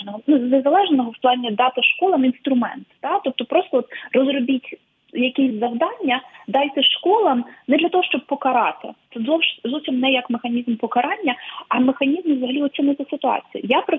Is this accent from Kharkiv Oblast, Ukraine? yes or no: yes; Kharkiv, Kharkiv Oblast, Ukraine; От є дітки в моєму рідному Харкові